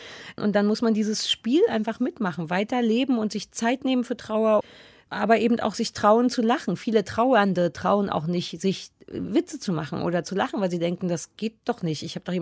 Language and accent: German; Berlin, Germany; born there; Ja, als gebürtige Berlinerin, sowas kennen wir nicht.